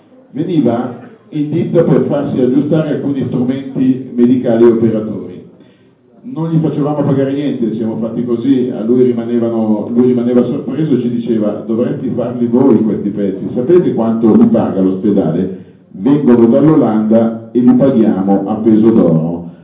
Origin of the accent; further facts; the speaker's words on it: Legnano, Lombardy, Italy; Legnano è la mia città natale, ma ha segnato con taluni suoi ambienti anche il mio esordio professionale